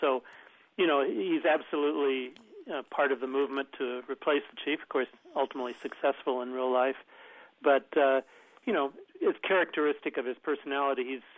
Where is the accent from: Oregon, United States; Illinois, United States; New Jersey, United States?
Illinois, United States; Urbana; Well, I grew up in Urbana